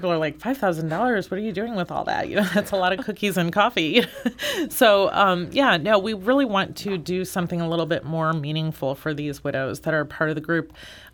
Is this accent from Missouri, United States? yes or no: yes; St. Louis, Missouri, United States; I have been born and raised in St. Louis.